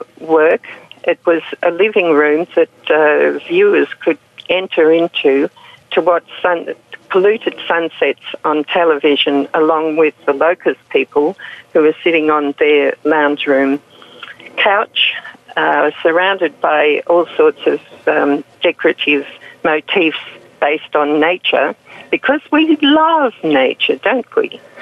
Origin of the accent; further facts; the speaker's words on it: Robinvale, Victoria, Australia; I was brought up on the Murray River in a place called Robinvale.